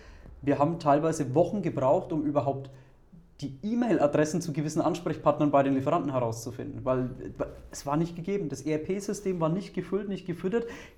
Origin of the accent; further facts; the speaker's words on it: Bavaria, Germany; ich komme ja aus Bayern